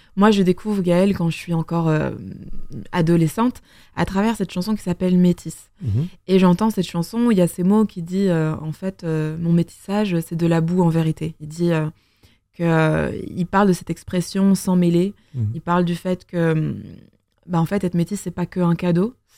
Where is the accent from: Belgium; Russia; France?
Belgium; on se rencontre d'abord en 2015, à Gand, parce que je suis belge.